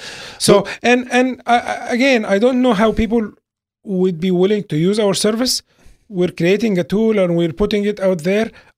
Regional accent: Egypt; now in United States; I am an Egyptian American, as you

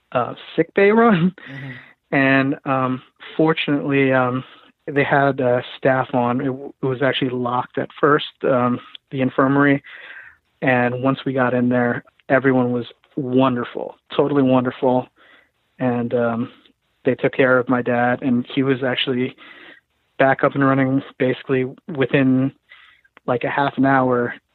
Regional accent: Philippines; I'm Filipino

